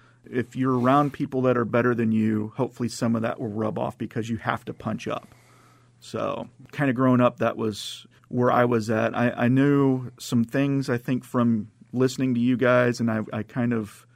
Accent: Springfield, United States; And I grew up in Springfield, born and raised. Took some time off and went to Kirksville for a minute to go to college, and then came back home

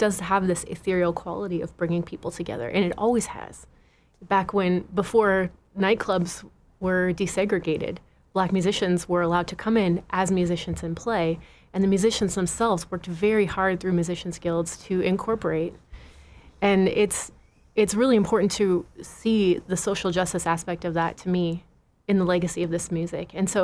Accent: California, United States; also born or lived in Chicago / Boston; now in Chattanooga, United States; I grew up in California and then moved to Chicago and then moved to Boston and moved to here. So I've lived all over.

